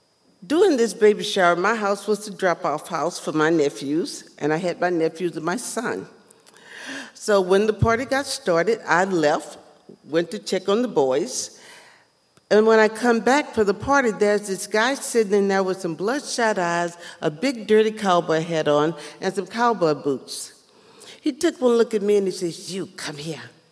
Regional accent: Houston, Texas, United States; Well, as y'all know, I am a Houstonian. I'm a native Texan. I was born in Houston.

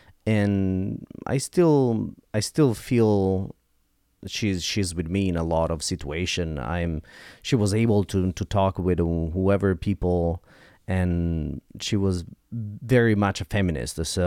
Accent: Milan, Lombardy, Italy; English is a second language; Yeah, a lot of people commute to Milan even if they are far away, but I'm very close to the center of Milan.

